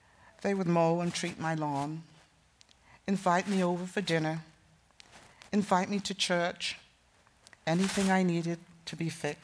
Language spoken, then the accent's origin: English; England, United Kingdom; also born or lived in Guyana; I was born in Guyana and was raised in England. I have two children, a boy and a girl, and five grandchildren. I was raised in a Christian home and attended a Christian school.